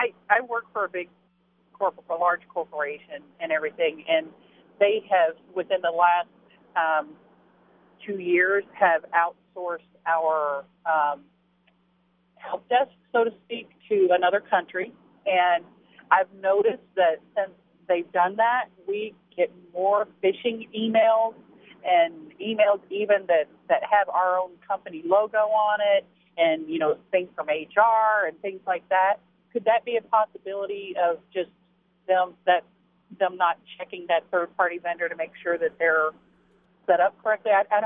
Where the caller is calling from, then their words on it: Franklin, New Hampshire, United States; from Franklin.